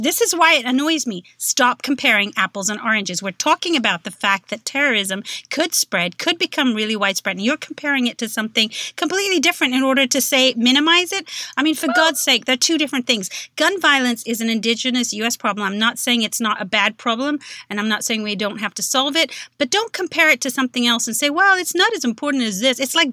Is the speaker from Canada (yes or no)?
no; Kuwait; now in United States; So I grew up in Kuwait.